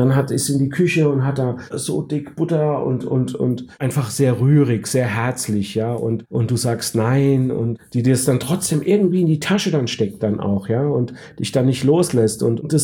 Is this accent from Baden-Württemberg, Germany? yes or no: yes; Mannheim, Baden-Württemberg, Germany; Bei uns in Mannheim gab es ja auch mal ein Konzentrationslager.